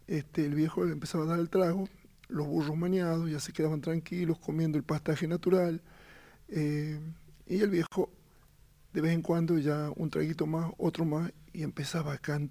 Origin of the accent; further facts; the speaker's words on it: Jujuy, Argentina; como buen colla